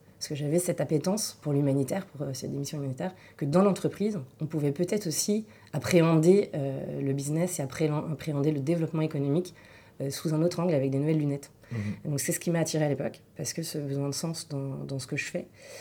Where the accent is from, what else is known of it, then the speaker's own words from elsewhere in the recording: Pénestin, Brittany, France; Je suis originaire de Pénétin, une bourgade, un petit village au bord de mer dans le 56.